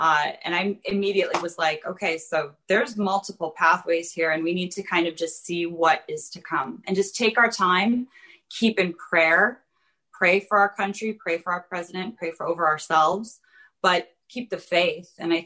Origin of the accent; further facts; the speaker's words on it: United States; I never voted for Obama, but I never disregarded him or disrespected him because I love being an American.